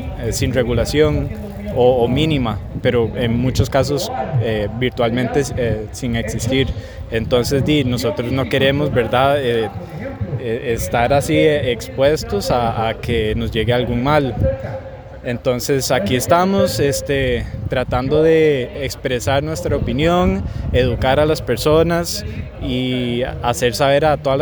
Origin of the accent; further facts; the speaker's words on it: Costa Rica; si vamos a tratar de defender nuestros intereses como costarricenses